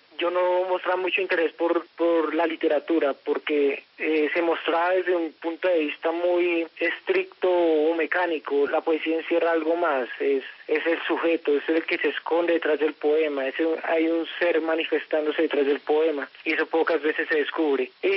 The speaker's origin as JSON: {"language": "Spanish", "region": "Bogotá", "country": "Colombia", "said": "Bueno, pues yo soy un joven bogotano"}